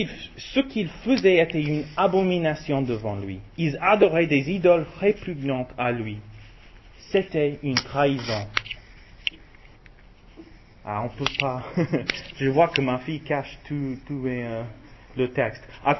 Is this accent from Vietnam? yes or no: no; United States; Chez moi, aux États-Unis, on entend souvent une illustration